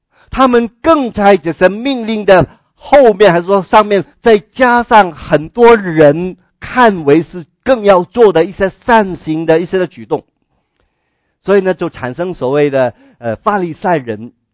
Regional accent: China; 特别我们中国人都在这方面是非常非常有这个的观念的哈

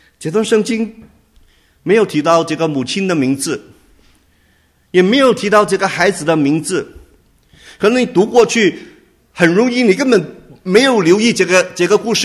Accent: China; Chinese is a second language; 我们中国人有句话说什么

